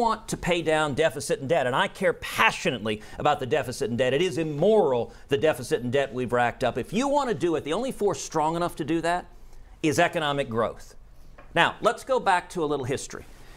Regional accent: Houston, Texas, United States; Houston's my hometown. Hurricane Harvey hit Texas unlike any disaster we've ever seen.

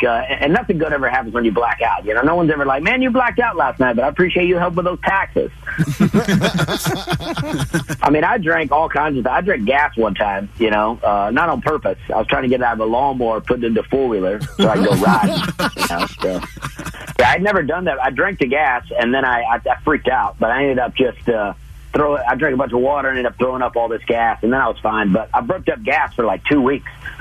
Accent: Alabama, United States; I'm from Alabama. I grew up in Alabama. Grew up in a trailer park, which wasn't that fun

